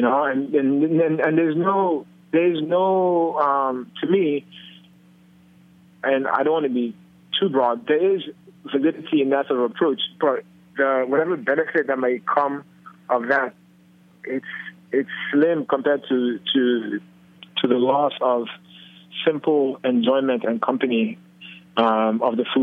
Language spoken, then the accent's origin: English; Nigeria; because my palate had been trained differently, being that I'm from Nigeria and that's the food that I had.